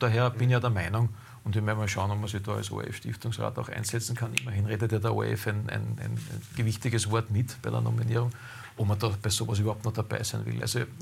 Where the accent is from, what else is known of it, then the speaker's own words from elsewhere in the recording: Styria, Austria; weil es bei uns in der Südsteiermark gerade den 88er Semmling verbieten wollen, einen der berühmtesten und besten Weine, die wir dort haben